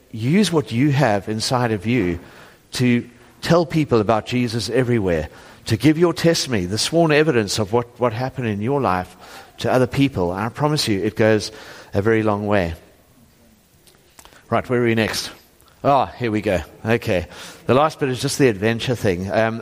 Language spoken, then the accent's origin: English; Johannesburg, Gauteng, South Africa; But actually, I grew up in Joburg.